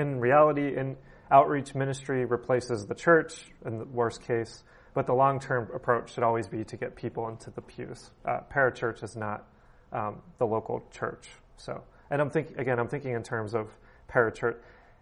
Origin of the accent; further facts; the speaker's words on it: United States; I heard similar growing up in the United States.